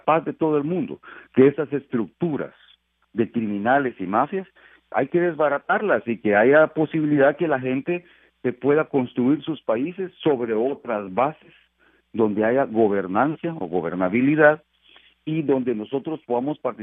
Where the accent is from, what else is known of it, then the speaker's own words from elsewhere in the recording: Guatemala; las remesas que nosotros como guatemaltecos enviamos de regreso a nuestras familias y a nuestras comunidades.